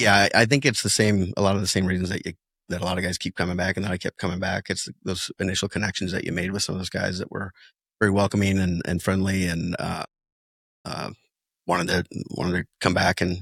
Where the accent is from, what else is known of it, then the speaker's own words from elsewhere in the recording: Bennington, Vermont, United States; said that I was from Bennington, and that was the day that you said that I was going to be the guy to plant the first flag in Bennington.